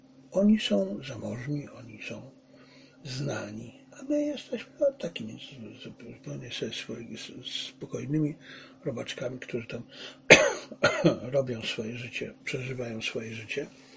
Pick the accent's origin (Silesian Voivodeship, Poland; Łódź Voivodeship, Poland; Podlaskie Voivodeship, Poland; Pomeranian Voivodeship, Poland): Silesian Voivodeship, Poland; Tak jak to się w moim dzieciństwie mówiło na Śląsku.